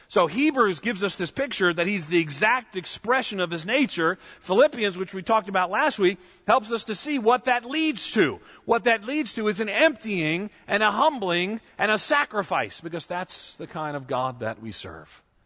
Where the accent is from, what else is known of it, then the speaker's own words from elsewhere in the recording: Long Island, New York, United States; You know, I was born and reared outside of New York City. I've mentioned before in Long Island.